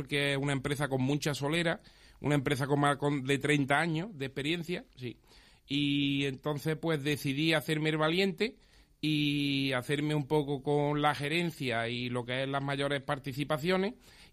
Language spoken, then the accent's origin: Spanish; Antequera, Andalusia, Spain; Vengo de la comarca de Antequera, sí. Me adoptaron muy bien en Sierra de Yeguas y su comarca también.